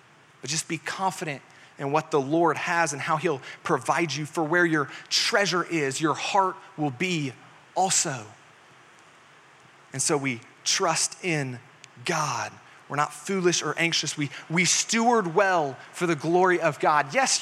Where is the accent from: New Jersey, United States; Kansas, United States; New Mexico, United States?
Kansas, United States; also born or lived in Texas; You know, I grew up in Kansas, and every Kansas farm has a fence. Before I moved here, I lived in Texas.